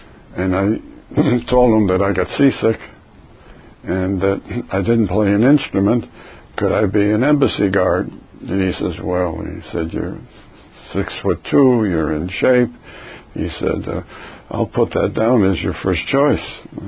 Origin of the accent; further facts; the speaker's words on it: Cleveland, Ohio, United States; born there; I was born in Cleveland, Ohio, February 10, 1926.